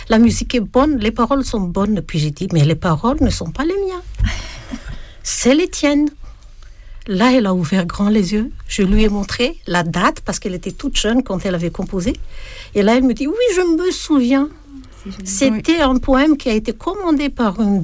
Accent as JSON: {"language": "French", "town": "Antananarivo", "region": "Analamanga", "country": "Madagascar", "tie": "born there", "said": "Je suis né à Madagascar."}